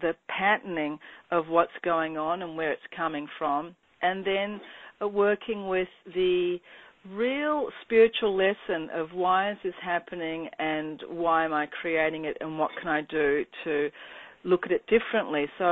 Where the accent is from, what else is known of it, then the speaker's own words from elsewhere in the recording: Australia; now in United States; I am Australian, as you might notice from my accent, and I live here now in America.